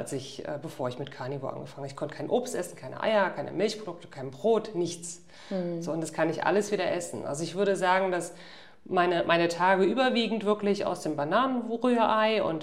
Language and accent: German; Mecklenburg-Vorpommern, Germany; also born or lived in Düsseldorf; ich komme aus dem Mecklenburgischen ursprünglich, habe aber lange in Düsseldorf gewohnt und bin jetzt seit 3 Jahren dauerhaft reisend, also ohne festen Wohnsitz.